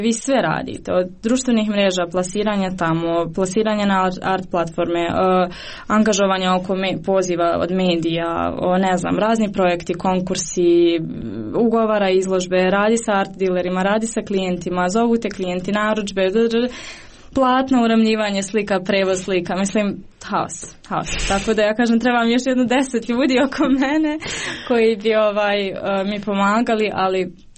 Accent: Sarajevo, Federation of Bosnia and Herzegovina, Bosnia & Herzegovina; nikad ne znate kako će biti reakcija publike na vas jer ja sam ipak iz Sarajeva

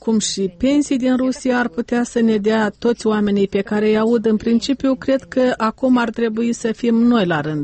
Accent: Kirovohrad Oblast, Ukraine; Și eu sunt din Ucraina, din regiunea Kirovograd.

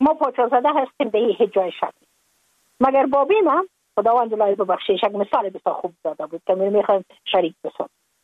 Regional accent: Afghanistan; moved away as an adult; now in United States; من که از افغانستان بر آمدم من اون سال بودم 28 ساله

